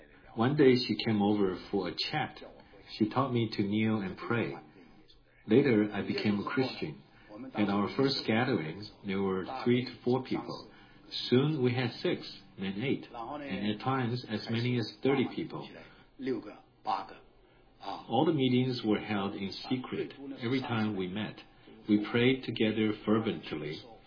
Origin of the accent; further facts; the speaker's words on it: Henan, China; I received a letter from my brother-in-law who lived in my hometown of Henan.